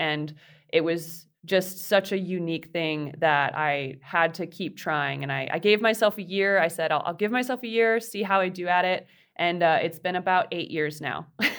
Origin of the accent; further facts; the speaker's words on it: Wisconsin, United States; I grew up a runner in Wisconsin